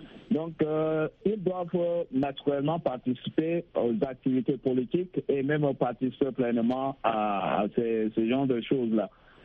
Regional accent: DR Congo; comme chez nous en RDC

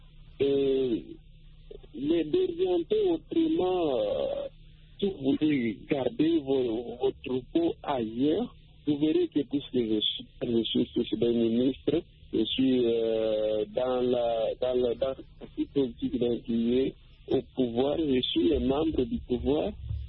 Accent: Republic of the Congo; si je passe ici chez nous, en République du Congo, c'est tout à fait différent.

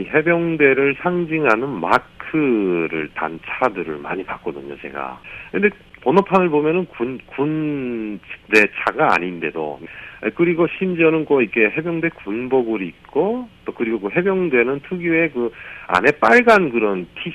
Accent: North Korea; now in South Korea; 저는 사실 그 북한에 있을 때요.

